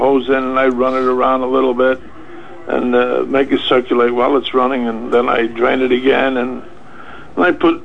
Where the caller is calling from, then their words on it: Floral Park, New York, United States; I'm calling from Floral Park, New York.